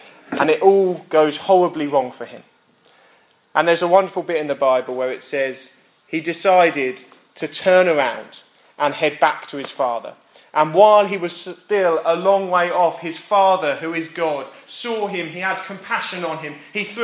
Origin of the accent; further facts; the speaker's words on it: United Kingdom; We're really bad at this as British people